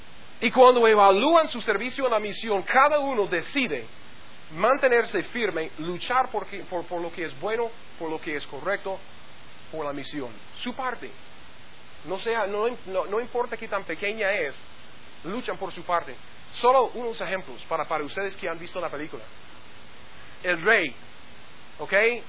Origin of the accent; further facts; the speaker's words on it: United States; Spanish is a second language; Si usted no lo ha notado, yo soy gringo.